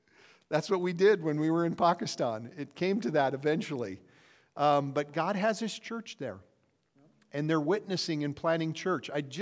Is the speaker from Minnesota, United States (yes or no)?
no; Platte, South Dakota, United States; I'm from Platte, South Dakota, Midwest boy.